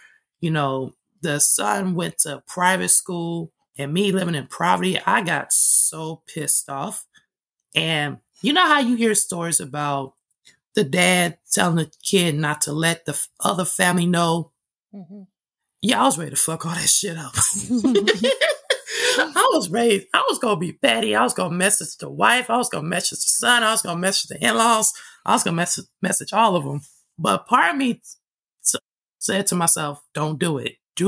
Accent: Dayton, Ohio, United States; born there; I told her I was born in 1990 and I was born in Dayton, Ohio.

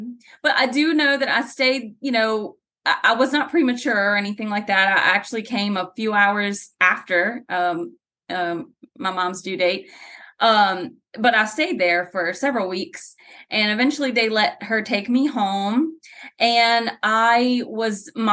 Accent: LaPlace, Louisiana, United States; So I am actually from La Place, Louisiana. And so I was only like 20 or so minutes outside of New Orleans. I was born at River Parish Hospital

